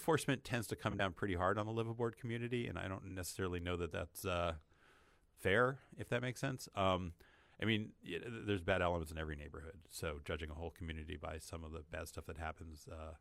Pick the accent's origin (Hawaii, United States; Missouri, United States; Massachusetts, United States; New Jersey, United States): New Jersey, United States; I grew up in New Jersey and went to a lot of punk shows, so it kind of feels like home to me.